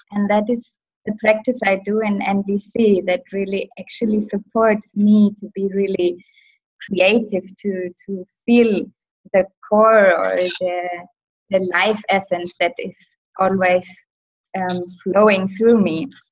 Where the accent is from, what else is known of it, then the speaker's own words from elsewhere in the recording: Germany; now in Vienna, Austria; I'm coming from Germany, actually, living in Vienna now.